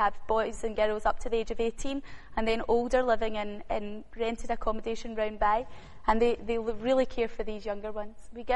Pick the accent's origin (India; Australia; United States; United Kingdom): United Kingdom; Glasgow, Scotland; now in Uganda; Because I am a Partick girl, born and brought up in Partick, lived in the city all my life, was definitely a city girl